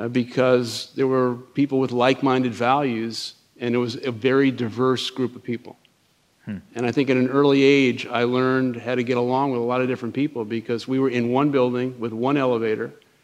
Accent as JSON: {"language": "English", "town": "New York City", "region": "New York", "country": "United States", "tie": "born or raised there", "said": "I grew up in Canarsie, which is at the last stop of the L train in Brooklyn, in a housing project that had 34 buildings, a two-bedroom apartment for my mother and father, sister and brother."}